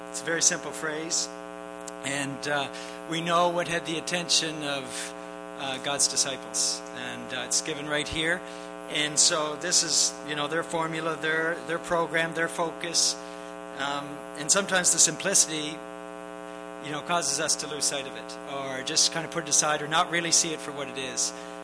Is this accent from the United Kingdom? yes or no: no; Margaree Valley, Nova Scotia, Canada; just in case you don't know. I'm from Margaree Valley. And Tracy and I and our family have been there for the last 12 years.